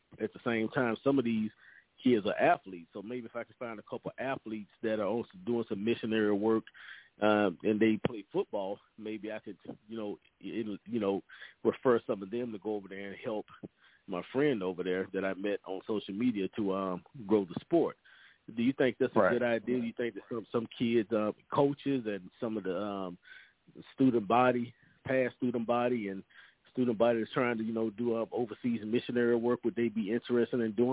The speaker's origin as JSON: {"language": "English", "town": "Monroe", "region": "Louisiana", "country": "United States", "said": "where I'm from in Louisiana, I'm from Monroe, Louisiana"}